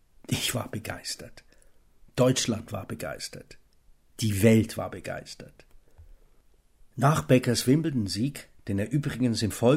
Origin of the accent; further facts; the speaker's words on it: Switzerland; accent: Swiss; habe angefangen, meinen Schweizer Akzent im Hochdeutschen wegzutrainieren.